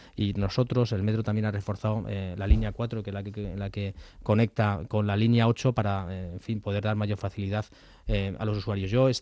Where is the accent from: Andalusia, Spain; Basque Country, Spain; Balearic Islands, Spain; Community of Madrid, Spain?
Community of Madrid, Spain; Madrid; a mí como madrileño me preguntaron